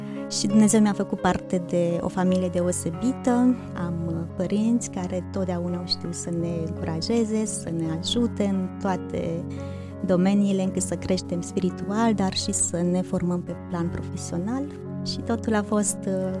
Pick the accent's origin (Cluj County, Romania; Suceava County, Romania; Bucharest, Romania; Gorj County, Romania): Suceava County, Romania; Suceava; Eu sunt din Suceava, aici m-am născut în urmă cu 37 de ani, într-o familie de credincioși, mai am doi frați și trei surori, eu sunt a treia. Am frecventat de mic împreună cu familia mea Biserica Penticostală